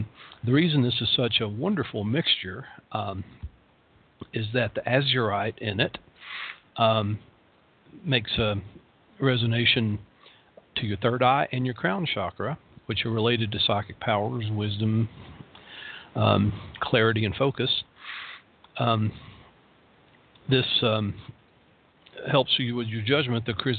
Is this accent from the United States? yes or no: yes; the South, United States; accent: Southern; hey, my southern accent is charming, warm, rich, and personable.